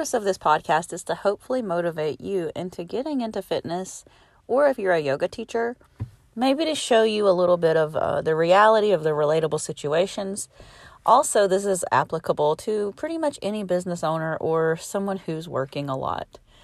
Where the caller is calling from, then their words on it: Alabama, United States; I am podcasting from Alabama in USA.